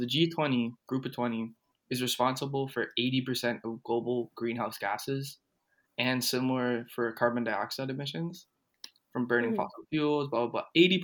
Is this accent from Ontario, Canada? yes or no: yes; Toronto, Ontario, Canada; I'm from Toronto.